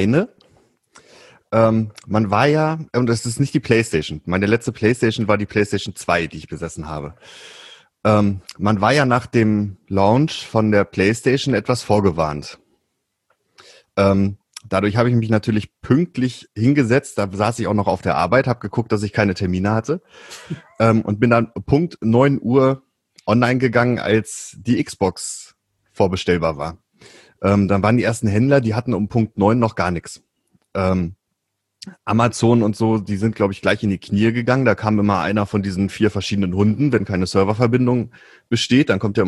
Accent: Celle, Lower Saxony, Germany; born there; Ich bin gebürtiger Zeller. Das ist ja bei Hannover.

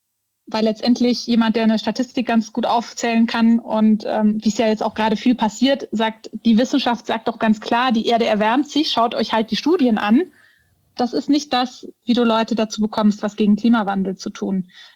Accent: Munich, Bavaria, Germany; Meine Heimat, meine alte.

